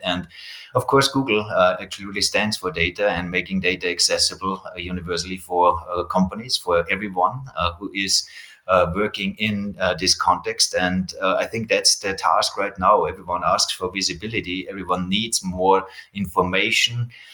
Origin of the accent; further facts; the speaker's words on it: Austria; I come from Austria. That's very correct. Actually, I'm right now in Austria and I'm taking this recording here from Austria.